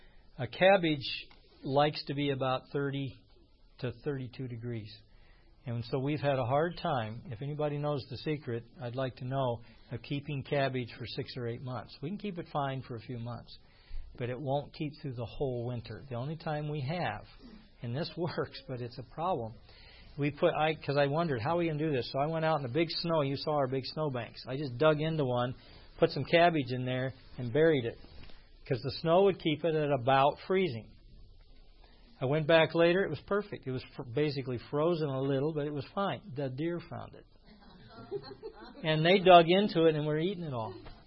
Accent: Indiana, United States; Nothing like good old, I grew up in Indiana summer tomatoes.

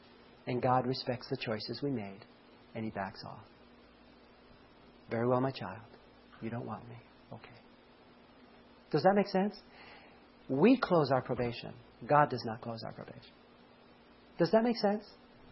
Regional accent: Los Angeles, California, United States; I grew up in Los Angeles. There's a lot of the world there.

